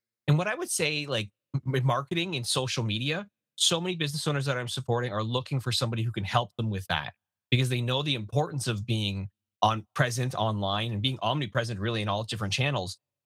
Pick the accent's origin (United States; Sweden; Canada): Canada; As a Canadian, I love hockey.